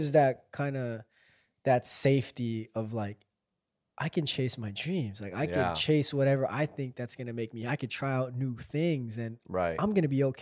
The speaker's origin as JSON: {"language": "English", "country": "Philippines", "tie": "born or raised there", "lives_now": "United States", "said": "Because I grew up in the Philippines from about 3 to 11. Because my mom couldn't take care of me here in the United States."}